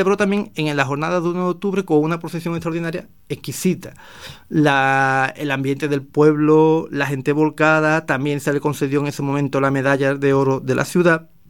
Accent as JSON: {"language": "Spanish", "town": "Osuna", "region": "Andalusia", "country": "Spain", "said": "Me llama la atención que en Osuna eso ya no se ve en ningún lugar, por ejemplo, de donde yo soy"}